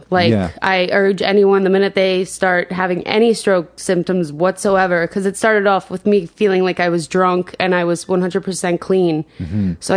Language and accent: English; Rocky Point, New York, United States; I grew up on Long Island in Rocky Point.